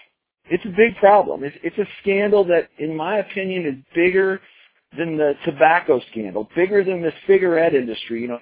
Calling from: Colorado, United States; I'm calling in from Colorado tonight.

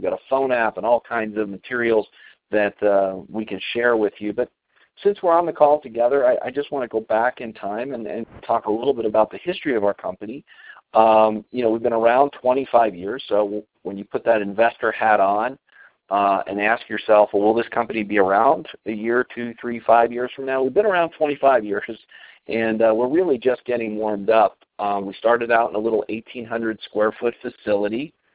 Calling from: Colorado, United States; I'm calling in from Colorado this evening.

